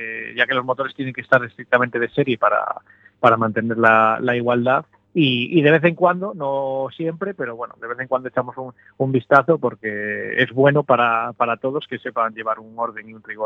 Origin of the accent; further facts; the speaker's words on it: Cantabria, Spain; Yo soy de Cantabria, yo soy Cantabria. Cantabria.